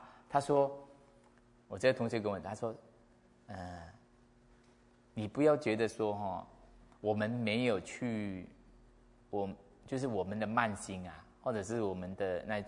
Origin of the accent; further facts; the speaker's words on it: Malaysia; 因为我们马来西亚没有这样子的佛学课的，没有出家众嘛，我家乡啦